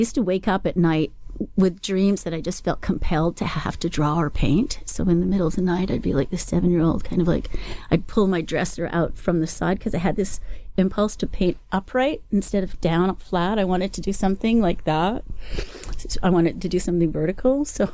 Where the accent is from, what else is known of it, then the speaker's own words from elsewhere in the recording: Montreal, Quebec, Canada; now in Vancouver, Canada; I am a mixed media artist based in Vancouver, Canada. I'm originally from Montreal, and my roots are in Trinidad and Tobago. So I'm a little bit of pan global, I feel.